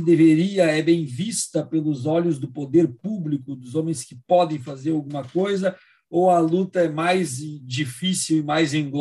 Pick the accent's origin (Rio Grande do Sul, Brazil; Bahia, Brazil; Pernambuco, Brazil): Rio Grande do Sul, Brazil; Alvorada; Eu cresci em Alvorada.